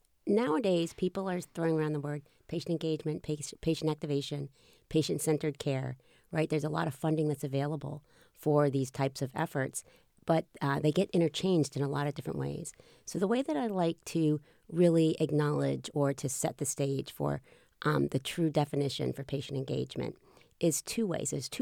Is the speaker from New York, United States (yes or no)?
no; Boston, Massachusetts, United States; I'm from Boston, and when I was in Boston, I used to, for fun, I used to be an actress.